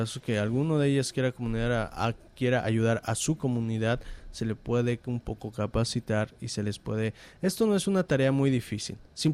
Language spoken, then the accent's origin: Spanish; State of Mexico, Mexico; born there; Soy nacido en el Estado de México, pero me fui 3 años a Oaxaca, y toda mi descendencia viene de Oaxaca, o sea que soy oaxaqueño.